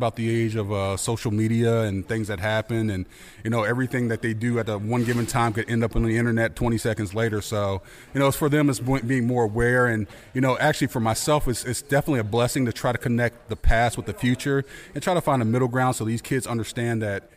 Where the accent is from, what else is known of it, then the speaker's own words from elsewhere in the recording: Tampa, Florida, United States; I was born and raised in Tampa